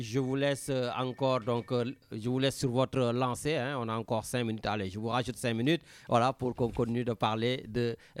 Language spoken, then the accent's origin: French; Senegal; On est des Sénégalais